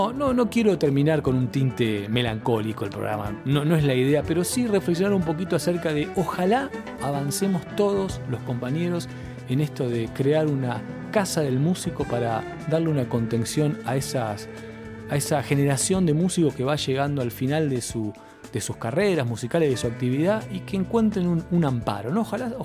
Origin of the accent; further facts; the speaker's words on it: La Plata, Buenos Aires Province, Argentina; yo soy platense